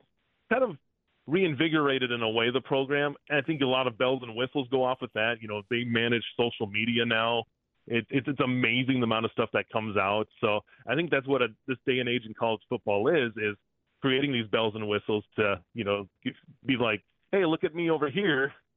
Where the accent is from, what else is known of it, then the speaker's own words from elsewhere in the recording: Green Bay, Wisconsin, United States; I'm from Green Bay, so just to hear, you know, that the town treated them so right